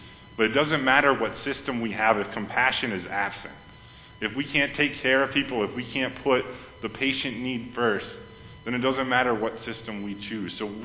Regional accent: Watertown, Wisconsin, United States; And if you know me, I'm from Watertown, Wisconsin.

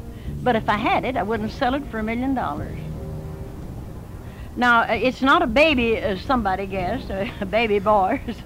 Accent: Carthage, United States; born there; And my folks moved in here when I was born in Carthage. They came to Carthage.

